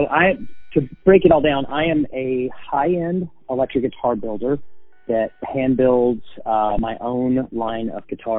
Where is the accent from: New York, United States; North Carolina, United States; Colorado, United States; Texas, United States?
North Carolina, United States; now in Los Angeles, United States; Well, I am originally from North Carolina. I moved to Los Angeles in 1998 to pursue music and guitar building.